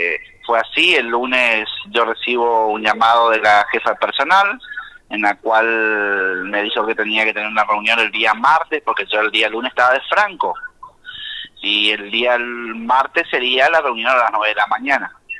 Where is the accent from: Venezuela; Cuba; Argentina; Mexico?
Argentina; Santo Tomé, Corrientes; Yo soy de Santo Tomé Corrientes.